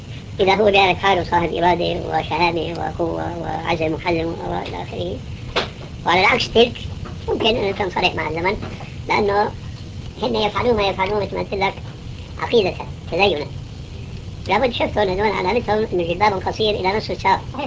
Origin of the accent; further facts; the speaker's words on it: Damascus, Damascus Governorate, Syria; فكما يقولون عندنا في الشام